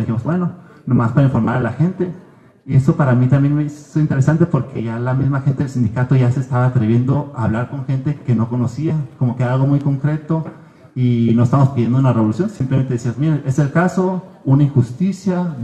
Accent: Mexico; moved away; Nosotros somos, pues, soy mexicano y la mayoría de las personas allá pues no son mexicanas, ¿no? Hablan alemán.

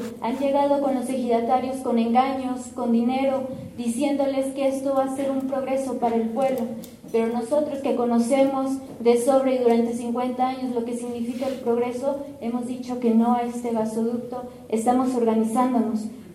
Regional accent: Juanacatlán, Jalisco, Mexico; sobre nuestro pueblo, sobre Juanacatlán, que es de donde yo vengo

